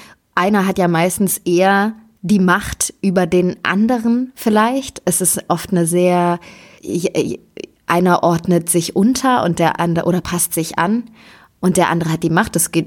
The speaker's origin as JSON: {"language": "German", "region": "Bavaria", "country": "Germany", "said": "Ja, ich komme halt aus Bayern."}